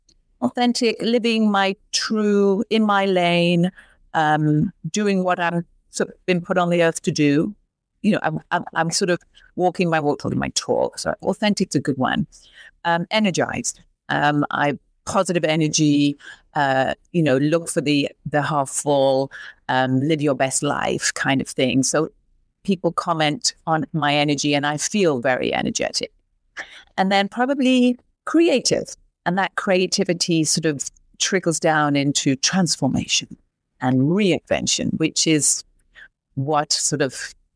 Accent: England, United Kingdom; What came with that big family, traditional family, seaside town where I grew up in England

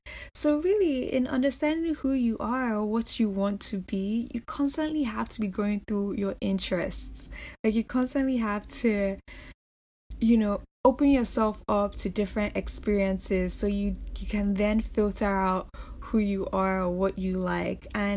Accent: Nigeria; moved away; So I'm growing up in Nigeria and I'm just like, these are my goals. I didn't feel like I could achieve them in Nigeria. So I always had this mentality or this thinking that I am moving out.

